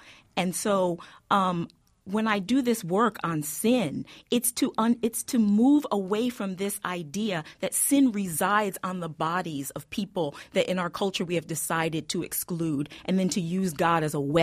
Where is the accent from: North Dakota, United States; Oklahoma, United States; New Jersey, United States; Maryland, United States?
New Jersey, United States; Camden; I grew up in Camden, New Jersey. And for anybody that knows anything about Camden, that is one of those environments where low expectations are the order of the day.